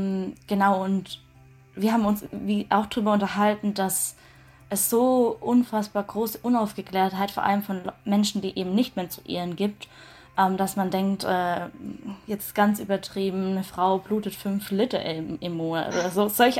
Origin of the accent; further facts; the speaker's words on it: Baden-Württemberg, Germany; ich bin in Baden-Württemberg zur Schule gegangen